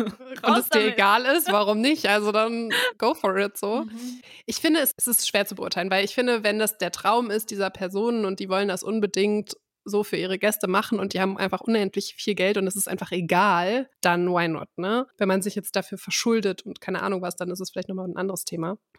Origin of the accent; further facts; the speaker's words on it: Mexico; moved away; Und ich komme ursprünglich aus Mexiko und möchte gerne meine Hochzeit in meinem Heimatland zum Beispiel feiern.